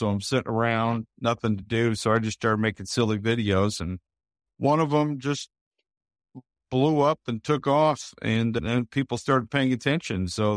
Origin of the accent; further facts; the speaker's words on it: Utah, United States; I grew up in Utah.